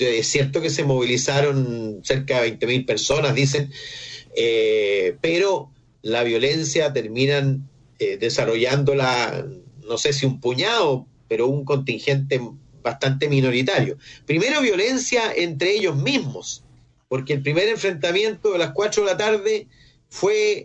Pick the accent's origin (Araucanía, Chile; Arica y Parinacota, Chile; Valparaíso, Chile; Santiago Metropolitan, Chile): Santiago Metropolitan, Chile; born there; se construyó para el hospital donde yo nací, y cientos de miles y probablemente millones de chilenos